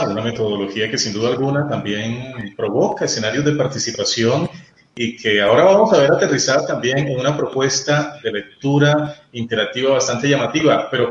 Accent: Colombia; para nosotros como colombianos

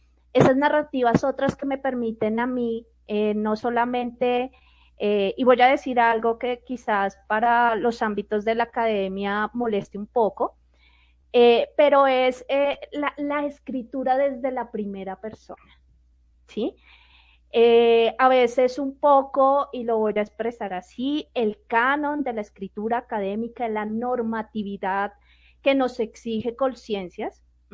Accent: Colombia; nos cuesta como sociedad colombiana

